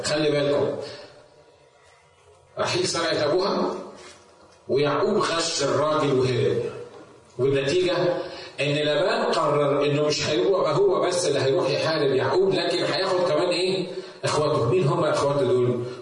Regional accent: Egypt; ما كانتش يعني زي عندنا في مصر من الفراعنه

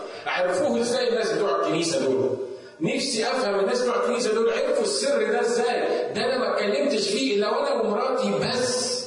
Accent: Upper Egypt, Egypt; في بلد عندنا في الصعيد

